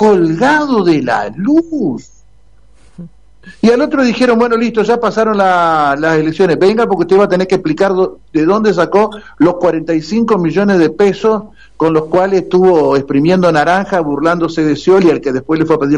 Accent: Argentina

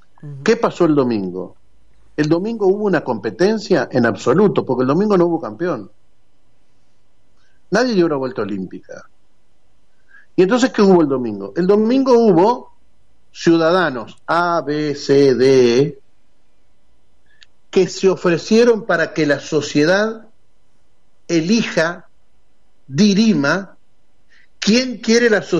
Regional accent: Argentina; Y además somos argentinos

